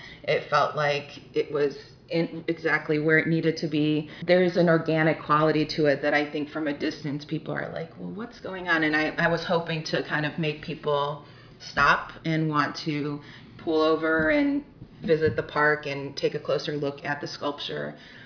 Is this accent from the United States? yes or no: yes; Cleveland, Ohio, United States; I'm from Cleveland, Ohio, and my sculpture is called Feather Point.